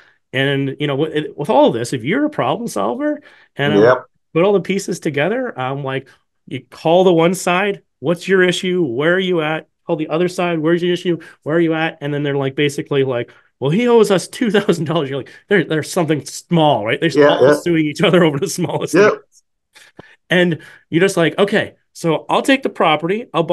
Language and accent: English; Canada; So as a Canadian investor, typically $115,000, if you have less than